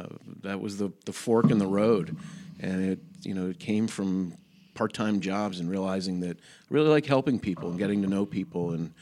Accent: Princeton, United States; now in Rehoboth, United States; I was born and raised in Princeton, and I've been around the country a little bit, working here and there, and I've been in Rehoboth for 15 years.

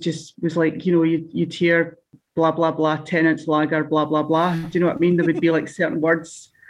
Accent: Glasgow, Scotland, United Kingdom; when I was growing up in Glasgow

